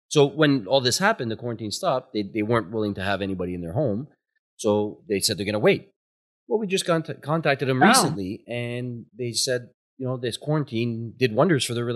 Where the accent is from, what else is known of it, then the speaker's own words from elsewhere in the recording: Ottawa, Ontario, Canada; we grew up in Ottawa.